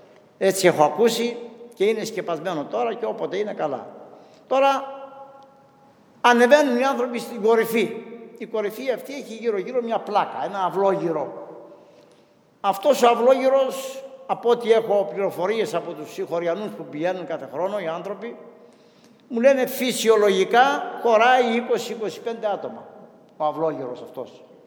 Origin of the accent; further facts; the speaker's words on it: Chios, North Aegean, Greece; Εκεί στο χωριό μου, στη Χίο, στα βόρεια μέρη